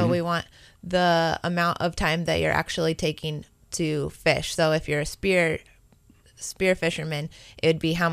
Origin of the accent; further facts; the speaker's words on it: Arizona, United States; I grew up in Arizona.